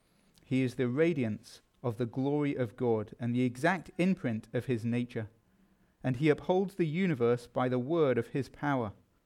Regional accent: England, United Kingdom; as an Englishman

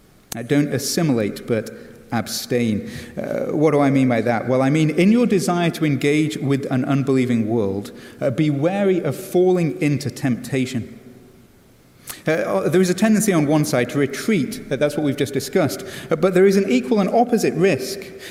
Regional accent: England, United Kingdom; accent: English; now in United States; I have fought as hard as I could to maintain my English accent, as well as my British charm.

